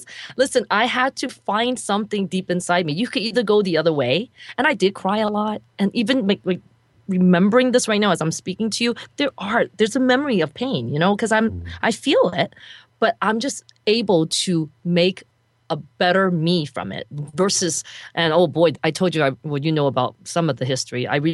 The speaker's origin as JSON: {"language": "English", "country": "United States", "tie": "born there", "said": "I just am so grateful that I'm blended into being an American-born Chinese gal."}